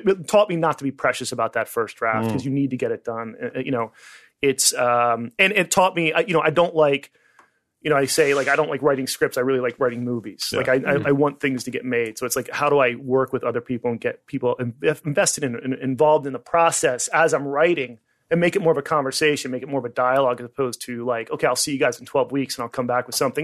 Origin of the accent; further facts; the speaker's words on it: Pennsylvania, United States; Outside Philadelphia.